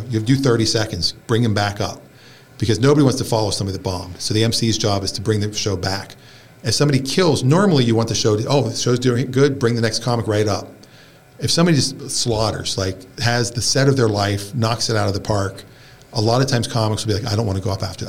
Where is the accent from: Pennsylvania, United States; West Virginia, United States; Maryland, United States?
Pennsylvania, United States; Pittsburgh; And Pirates won, which was nice, since I'm from Pittsburgh.